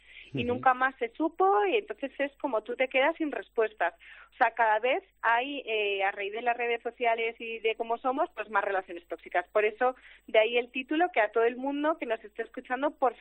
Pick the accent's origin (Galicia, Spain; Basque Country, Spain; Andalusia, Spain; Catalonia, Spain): Galicia, Spain; todos mis veranos han sido en Galicia, tengo también mi familia en La Coruña. Y entonces yo soy una gallega de corazón y de sangre